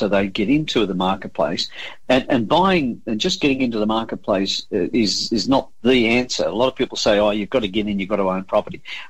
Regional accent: Crookwell, New South Wales, Australia; That's my hometown, and I love Crookwell.

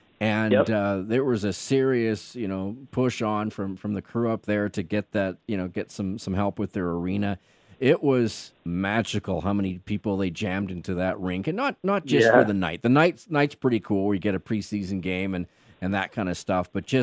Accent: Saskatchewan, Canada; I'm I'm from Saskatchewan originally

